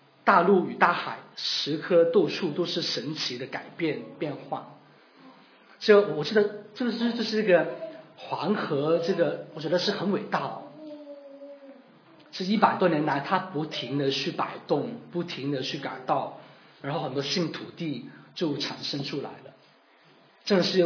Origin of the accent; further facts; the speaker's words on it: China; 我们中国人说追求这个字很有意思的